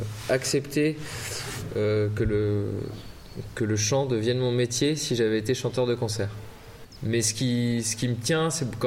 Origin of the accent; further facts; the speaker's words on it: Lannion, Brittany, France; Je suis né à Lannion et j'ai fait l'école d'Iwand, quoi. Du coup, moi, j'ai grandi quand même de mes 2 ans à mon lycée. En étant bretonnant